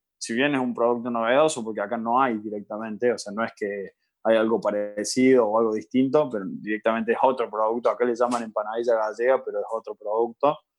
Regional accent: Tucumán, Argentina; los dos somos tucumanos, así que nada, no se negocia acá.

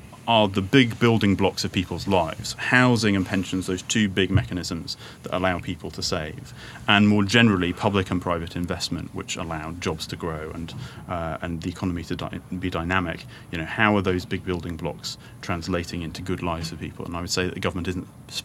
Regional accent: Yorkshire and the Humber, United Kingdom; I'm from Yorkshire

